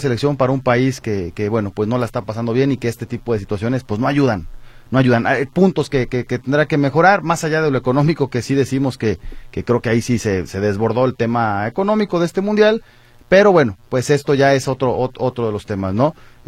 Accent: Mexico

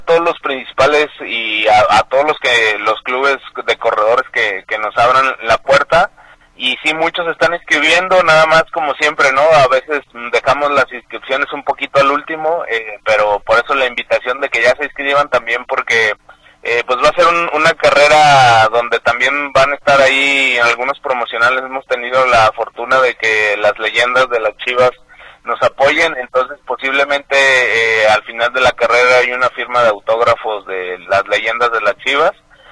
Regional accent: Mexico; soy el primer mexicano usuario de silla de ruedas que ha terminado un Ironman en México

